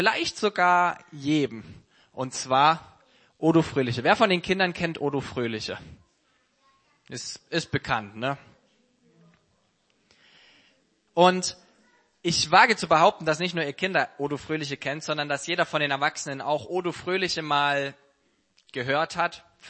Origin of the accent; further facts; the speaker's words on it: Saxony, Germany; Ich komme aus dem Erzgebirge